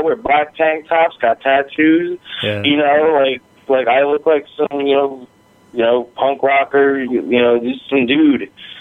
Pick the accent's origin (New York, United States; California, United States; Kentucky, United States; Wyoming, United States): New York, United States; So, and growing up in New York, like, I grew up, you know, my brother's 10 years older than me